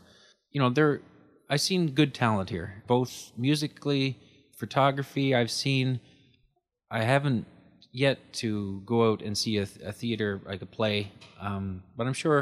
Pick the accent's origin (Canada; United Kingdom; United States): Canada; Newfoundland and Labrador; I'm from Newfoundland originally.